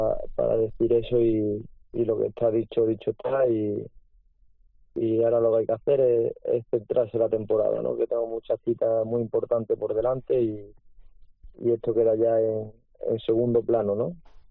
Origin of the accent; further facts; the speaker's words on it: Seville, Andalusia, Spain; Bueno, pues al final Sevilla, mi tierra, Morante, el torero con mayor fuerza de Sevilla